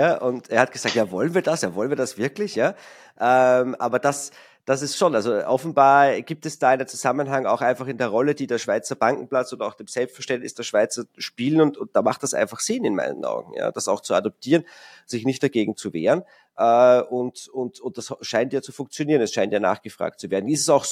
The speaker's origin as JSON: {"language": "German", "country": "Austria", "said": "Kann ich als Österreicher oder können Deutsche bei euch auch Kunden werden?"}